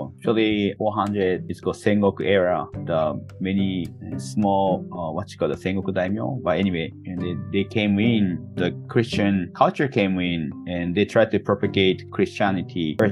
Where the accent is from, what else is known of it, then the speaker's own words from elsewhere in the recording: Japan; I'm from Japan, Anna was born in Hawaii, Oahu, and Amy from Maui.